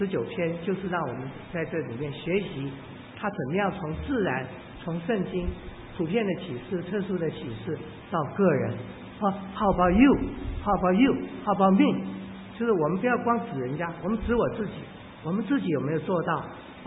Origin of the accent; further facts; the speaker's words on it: Hubei, China; 我是湖北人嘛哈，我老家是湖北，我后来还回去寻根了啊